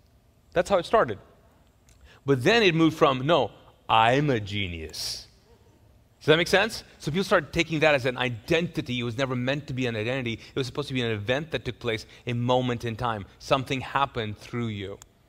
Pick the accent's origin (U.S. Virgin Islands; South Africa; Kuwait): Kuwait; So I grew up, some of you guys know this, I grew up in Kuwait, but I actually went to an Indian school.